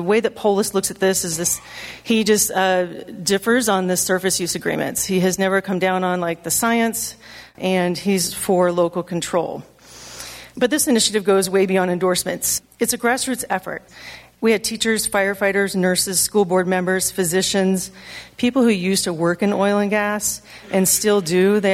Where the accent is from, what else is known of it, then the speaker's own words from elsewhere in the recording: Broomfield, Colorado, United States; I'm from Broomfield, Colorado.